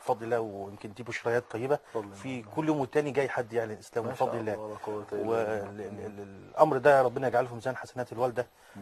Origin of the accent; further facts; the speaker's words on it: Egypt; وده المثل العام اللي عندنا في مصر يقول لك الممنوع مرغوب